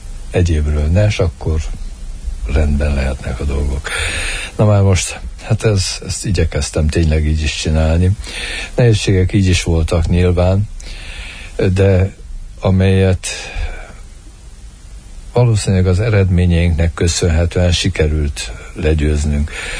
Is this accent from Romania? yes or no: yes; Transylvania, Romania; én nagyon erdélyi vagyok.